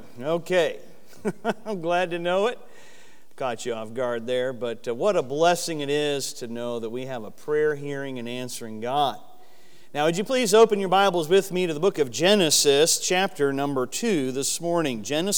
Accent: Michigan, United States; Now, for me, I grew up in Michigan, and we used to do a lot of camping and that up in the north part of Michigan.

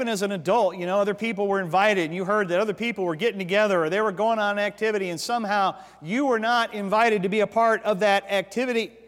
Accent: Florida, United States; But I remember when I was a kid in my neighborhood growing up in Central Florida, there weren't many kids in the neighborhood.

